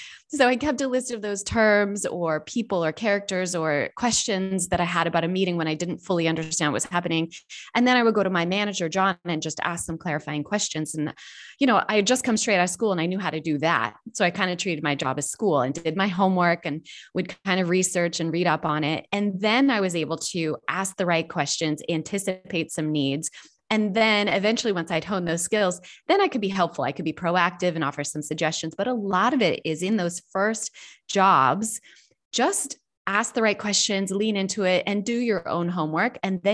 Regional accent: Anchorage, Alaska, United States; also born or lived in Tampa, Florida; And so I was born on MacDill Air Force Base in Tampa, Florida. My next two sisters were born on as far apart from that as you can get in the continental US. They were born in Anchorage, Alaska, and that was where most of my childhood took place.

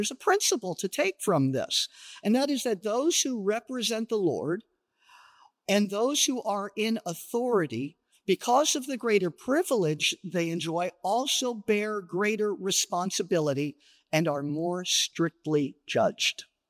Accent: Los Angeles, California, United States; What do I know? I'm from Los Angeles. I don't know about herds and flocks.

